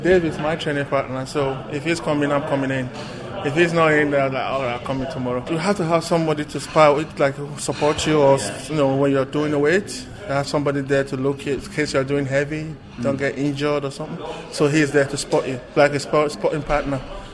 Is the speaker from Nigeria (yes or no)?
yes; Nigeria; now in Ireland; I've been living in Ireland for 15 years now, and I'm from Nigeria.